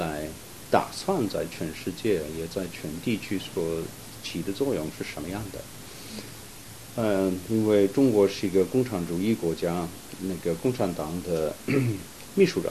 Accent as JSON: {"language": "Chinese", "country": "Australia", "said": "我本人认为我们澳洲人能够重视这两方面的关系呢"}